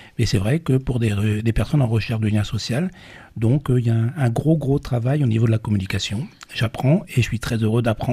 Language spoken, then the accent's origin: French; Brest, Brittany, France; now in Bourg, France; je suis arrivé ici sur Bourg, je suis originaire de Bretagne, de Brest.